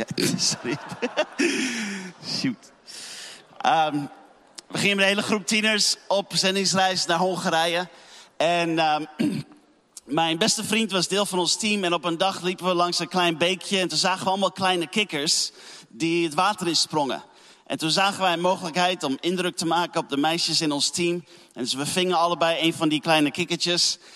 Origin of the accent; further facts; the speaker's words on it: Netherlands; Ik kom uit Nederland, maar woon in het buitenland.